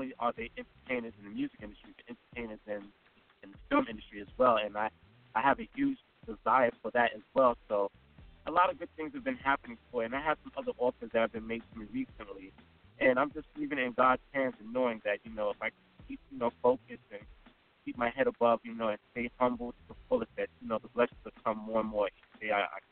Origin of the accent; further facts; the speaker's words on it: Brooklyn, New York, United States; see, I'm from Brooklyn, okay?